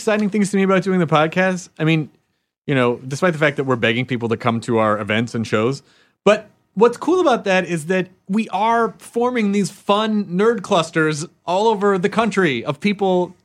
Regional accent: Kentucky, United States; born there; I was born in Kentucky.

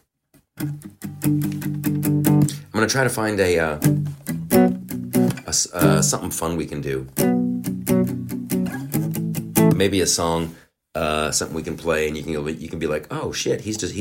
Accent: England, United Kingdom; I'm from England.

